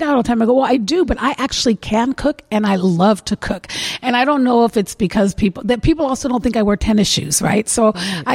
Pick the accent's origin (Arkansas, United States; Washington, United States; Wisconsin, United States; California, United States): Washington, United States; Tacoma; because I'm from Tacoma, right? So it's my hometown, it's my city, and I'd like to believe that Tacoma is better than any place in the country.